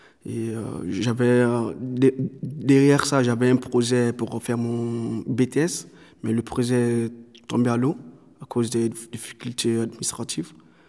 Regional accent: Guinea; Je viens de Guinée.

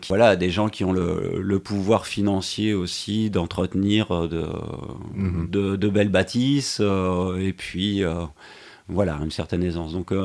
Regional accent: Paris, Île-de-France, France; Quand j'étais gamin à Paris, je vivais dans le quartier latin, donc 5e arrondissement. J'avais la chance d'évoluer dans un quartier qui était à la fois populaire, très joyeux, coloré et aussi avec de la nature

